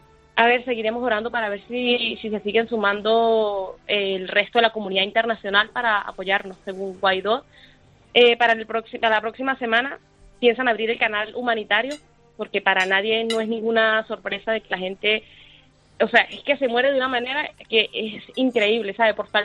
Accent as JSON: {"language": "Spanish", "town": "San Cristóbal", "region": "Táchira", "country": "Venezuela", "said": "Yo soy de San Cristóbal, del estado Táchira. Es un estado que ha sufrido muchísimo, muchísimo."}